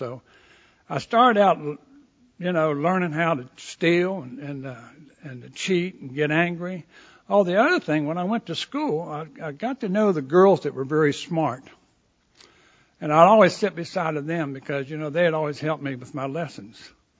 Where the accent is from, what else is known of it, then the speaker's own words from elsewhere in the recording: West Virginia, United States; now in Hattiesburg, United States; I was a 17-year-old kid leaving West Virginia for the first time, my parents and everything else